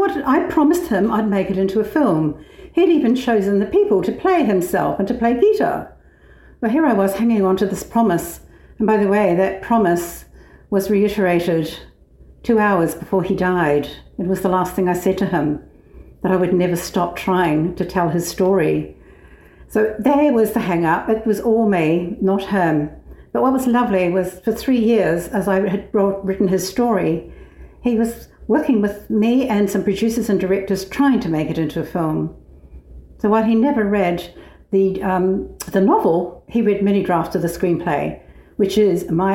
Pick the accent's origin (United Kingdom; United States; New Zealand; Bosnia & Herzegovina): New Zealand; It's set in New Zealand. I'm a Kiwi, so maybe there's an element of relating to the time and place